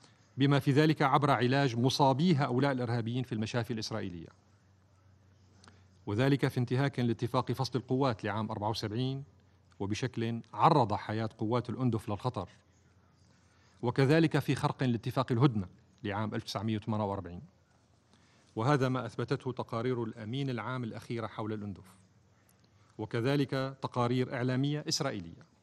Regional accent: Syria; وفي هذا المجال تؤكد بلادي سوريا

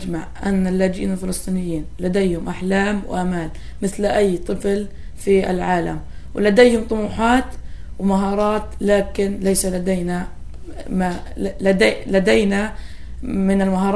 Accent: Baqaa camp, Balqa Governorate, Jordan; أنا من الأردن، من مخيم البقعة، بدرس بمدارس الأونروا بصف التاسع، أصلي من غزة.

